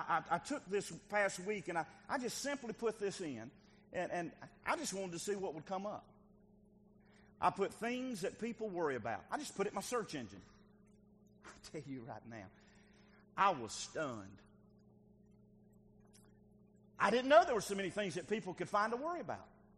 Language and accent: English; the South, United States; I'm from the South. I don't say frog. I say frog.